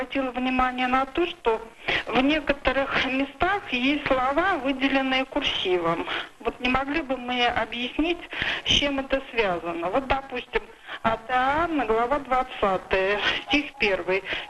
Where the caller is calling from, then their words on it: Leningrad Oblast, Russia; Я звоню из Ленинградской области.